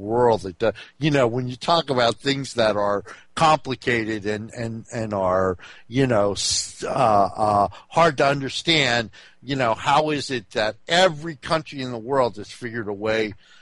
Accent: United States; and I love being an American, and I'm proud to be an American

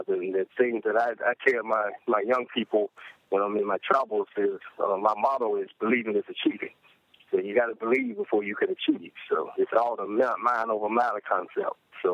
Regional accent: North Carolina, United States; And growing up in the San Diego, North Carolina, where my home is, actually where I still reside, I live there now.

